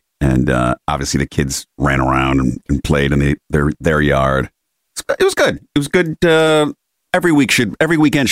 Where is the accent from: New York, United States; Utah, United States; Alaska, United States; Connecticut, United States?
New York, United States; Rochester; back home to my hometown because I grew up on the Erie Canal, the suburbs of Rochester.